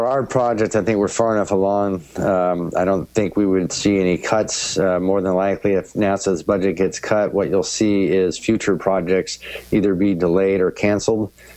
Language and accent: English; San Francisco, California, United States; also born or lived in Seattle / Denver; Well, I grew up in the San Francisco area, but I have to say I was a Raider fan growing up there because I lived closer to Oakland